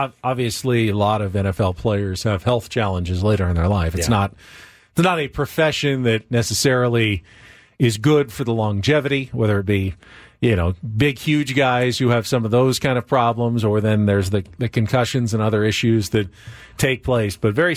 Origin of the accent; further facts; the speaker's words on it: Compton, California, United States; I grew up in Compton